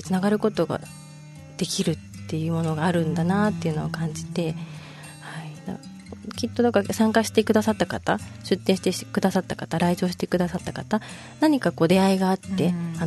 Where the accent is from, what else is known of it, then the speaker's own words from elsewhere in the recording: Tokyo, Japan; now in Okinawa, Japan; 自分の出身の東京とこの素晴らしいこの第二の故郷の沖縄をつなげたいっていうのがあるので